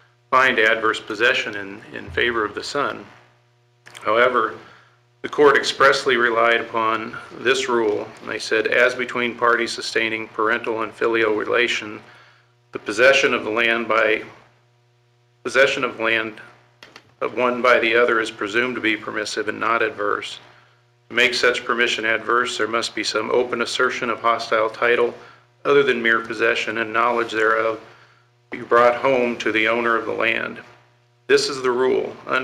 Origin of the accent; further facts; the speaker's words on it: Scotts Bluff, Nebraska, United States; I'm from Scotts Bluff.